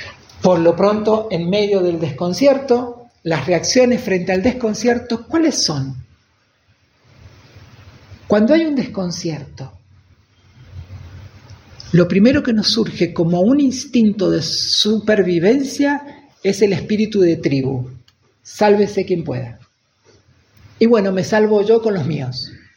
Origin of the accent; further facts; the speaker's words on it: Argentina; Conozco un poco, bastante la de mi tierra, de Argentina